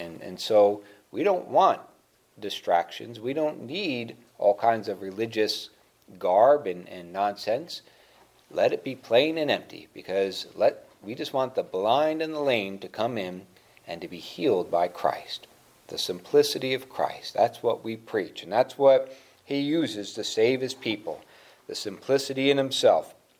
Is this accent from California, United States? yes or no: no; New Jersey, United States; I grew up in New Jersey, and it's a pretty congested area in New Jersey there, so there's a lot of light pollution